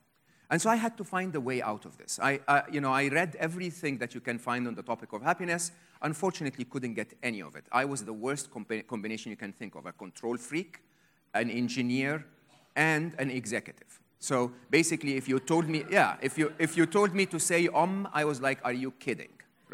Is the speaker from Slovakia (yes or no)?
no; Egypt; English is a second language; I was born and raised in Egypt, educated in Egypt